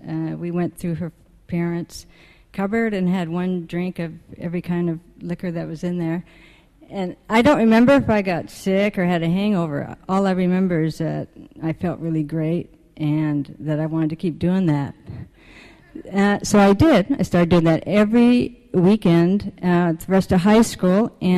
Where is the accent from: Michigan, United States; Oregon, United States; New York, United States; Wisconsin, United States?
Oregon, United States; I'm originally from Oregon, from a small town in Oregon.